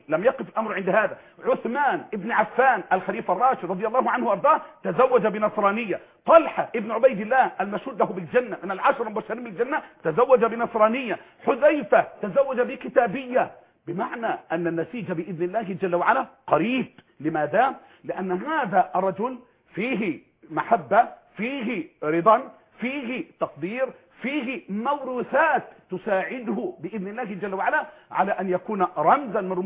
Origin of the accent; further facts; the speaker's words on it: Egypt; ان احنا اولاد مصر البرره